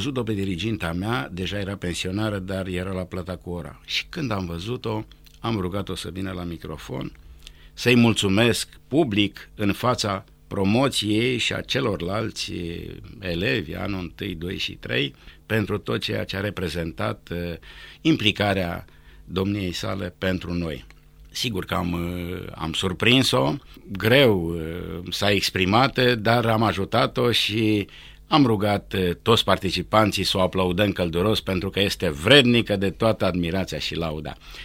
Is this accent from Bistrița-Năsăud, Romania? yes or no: yes; Beudiu, Bistrița-Năsăud, Romania; born there; trebuie să spun că m-am născut în Beudiu, într-o zi de 14 februarie 1960, o zi extrem de friguroasă